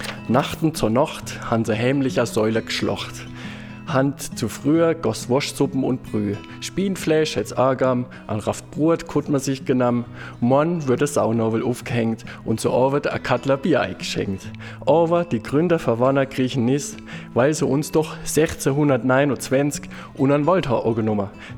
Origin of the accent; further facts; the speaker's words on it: Thuringia, Germany; weil hier, wo ich herkomme und wo wir hier in Südthüringen sind, schneidet man die Brötchen von oben auf und in die Bratwurst gehört kein Kümmel rein.